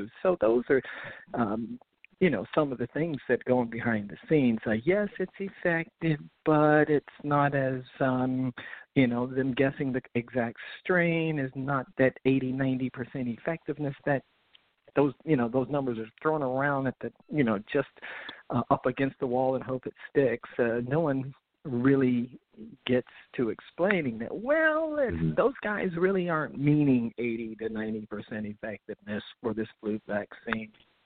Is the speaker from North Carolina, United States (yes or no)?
yes; North Carolina, United States; No, I'm originally from North Carolina.